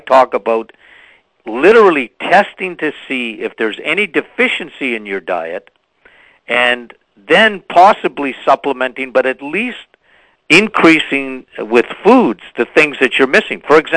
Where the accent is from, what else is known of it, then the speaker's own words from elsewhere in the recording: Timmins, Ontario, Canada; My hometown is … hometown.